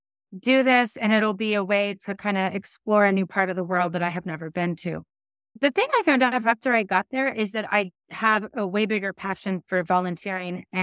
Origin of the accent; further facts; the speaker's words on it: Castle Rock, Washington, United States; where I grew up in Castle Rock, Washington, there were no orthodontists in the area. So I actually had to go to Portland for all of my visits.